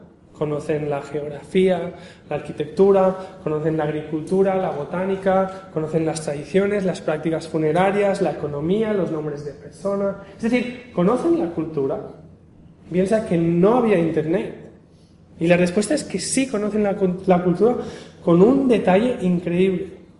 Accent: Balearic Islands, Spain; yo soy de Menorca. En Menorca hay 2 ciudades, Barcelona y Ciudadela.

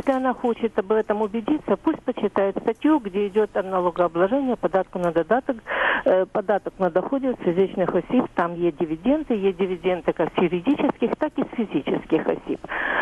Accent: Kyiv, Ukraine; я з Києва.

